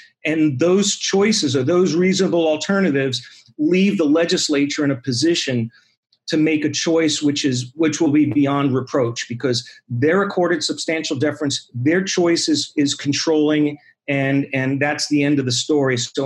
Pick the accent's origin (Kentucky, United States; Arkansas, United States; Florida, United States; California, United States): Florida, United States; In Florida, for example, we're going to have a tougher time. This is my home state.